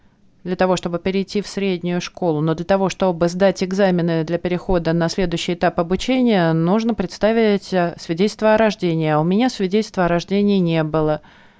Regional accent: Kenya; я родилась и выросла в Кении

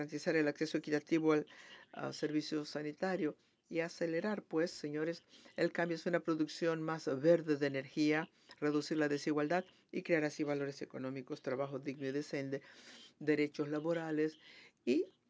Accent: Minas Gerais, Brazil; Spanish is a second language; Llamo de Brasil. ¿Dónde en Brasil? Vengo de Minas Gerais, pero hoy estoy en la sede de la empresa, São Paulo.

